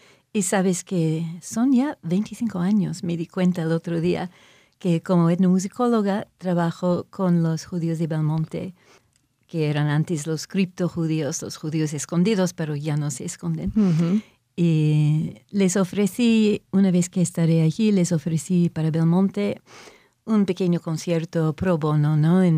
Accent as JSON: {"language": "Spanish", "town": "Montreal", "region": "Quebec", "country": "Canada", "second_language": "Spanish", "said": "como yo hice la tesis doctoral en Montreal, de donde soy"}